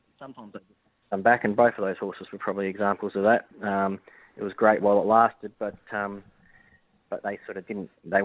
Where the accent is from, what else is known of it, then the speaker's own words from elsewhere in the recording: Adelaide, South Australia, Australia; Well, I'm originally from Adelaide, so I always like to get back to Adelaide whenever I can.